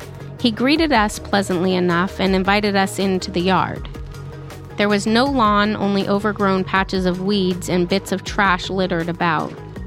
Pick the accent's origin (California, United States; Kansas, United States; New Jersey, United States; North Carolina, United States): California, United States; Hollywood; Growing up in Hollywood and now being a crime scene cleaner, I've seen a lot of things